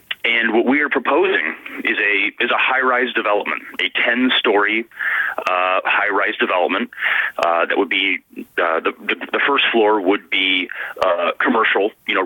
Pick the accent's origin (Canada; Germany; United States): United States; Lafayette, Indiana; Yeah, I was born and raised in Lafayette, and myself and 12 members of my family, we all graduated from Purdue University.